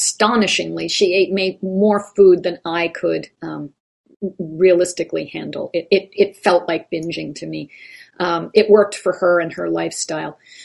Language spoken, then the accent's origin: English; New England, United States; now in North Carolina, United States; and I moved here from New England to North Carolina